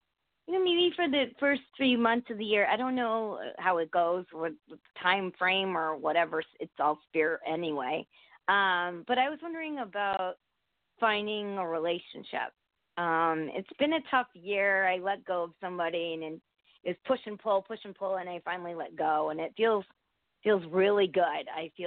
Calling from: Connecticut, United States; from Connecticut.

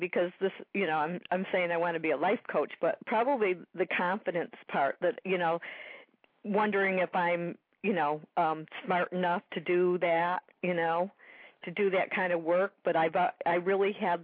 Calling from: Massachusetts, United States; I'm calling from Massachusetts.

